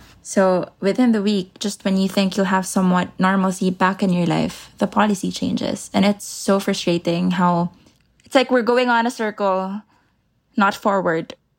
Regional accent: Manila, Metro Manila, Philippines; I'm from Manila, Philippines.

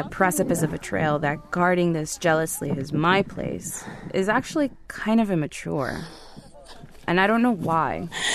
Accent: Lima, Peru; In Peru, I'm a white person. A guide even asked me in English where I'm from, and when I say Lima, he says my complexion just doesn't look made in Peru.

